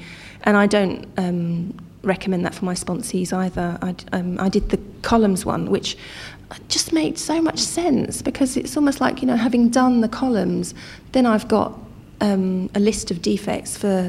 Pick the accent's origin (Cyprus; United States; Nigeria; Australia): Cyprus; I come from Cypriot culture, and, you know, it's, in my culture, it's very much, you know, you get married young